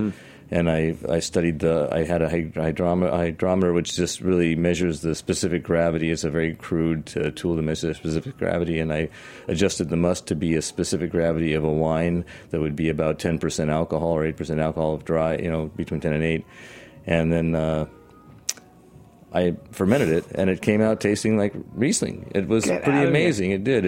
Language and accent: English; Washington, United States; Vineyards are very expensive in California, and I'm from Washington State, so I looked for a place to do that.